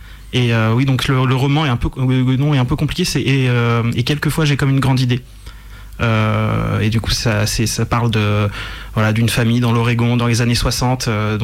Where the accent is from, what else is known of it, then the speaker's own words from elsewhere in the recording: Auvergne-Rhône-Alpes, France; j'ai grandi dans le Beaujolais et j'ai fait mes études sur Lyon au début